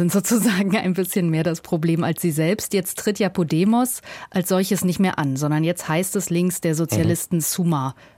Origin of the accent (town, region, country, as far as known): Berlin, Germany